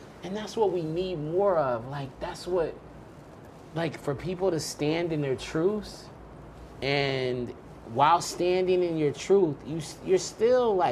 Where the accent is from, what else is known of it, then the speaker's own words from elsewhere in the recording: Long Beach, California, United States; I came sort of dolo. I came from Long Beach. I didn't have context.